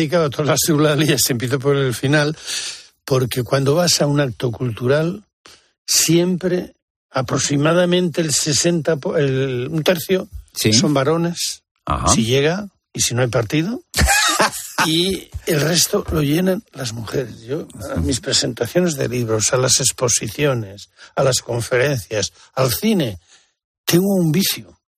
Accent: Cantabria, Spain; born there; Porque yo soy un beatillo de Liébana. O Beatuco, que dicen por allí.

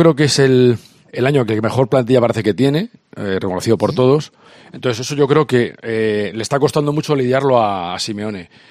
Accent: Pamplona, Navarre, Spain; Sí, yo soy de La Chantrea.

